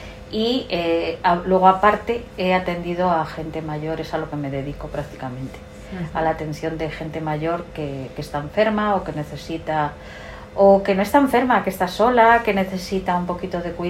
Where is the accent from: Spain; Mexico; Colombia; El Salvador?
Spain; Toral de Merayo, Castile and León; Eso, soy de Toral de Merallo.